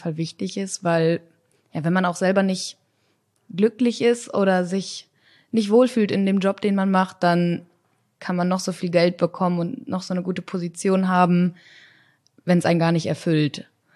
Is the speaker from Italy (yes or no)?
no; Ohne, Lower Saxony, Germany; Aus Ohne, in der Nähe von Schüttorf. Aus der Grafschaft.